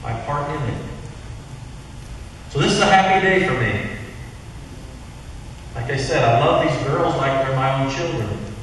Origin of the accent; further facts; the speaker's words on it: Missouri, United States; I'm from Missouri. You're going to have to show me. Missouri is the show me state.